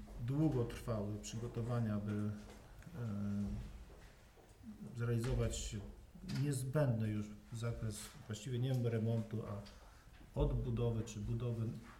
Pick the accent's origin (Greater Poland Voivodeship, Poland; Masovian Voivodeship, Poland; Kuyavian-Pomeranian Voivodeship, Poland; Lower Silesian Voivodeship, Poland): Kuyavian-Pomeranian Voivodeship, Poland; Toruń; No i tłumaczyłem, gdzie, skąd pochodzę, z Torunia